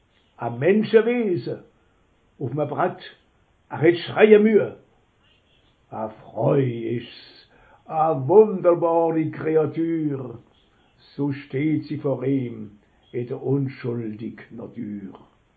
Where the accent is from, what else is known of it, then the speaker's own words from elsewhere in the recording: Grand Est, France; accent: Upper Alsatian; Meine Mundart ist stark geprägt vom Oberelsassischen.